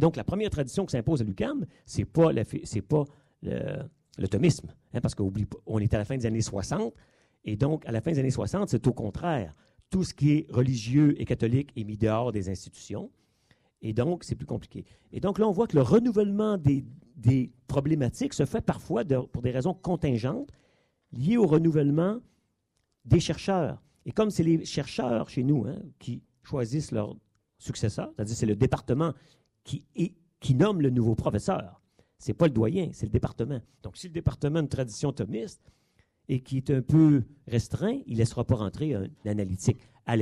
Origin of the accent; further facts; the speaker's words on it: Quebec City, Quebec, Canada; Je suis un originaire de Québec